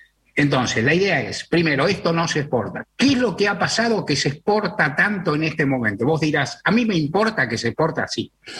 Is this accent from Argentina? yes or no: yes; Argentina; de carne somos los argentinos